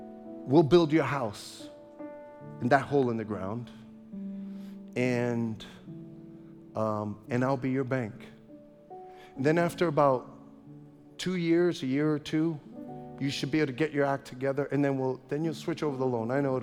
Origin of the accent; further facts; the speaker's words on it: Brooklyn, New York, United States; I grew up in Brooklyn. I grew up in a two-bedroom apartment, five stories up. It was horrible neighborhood.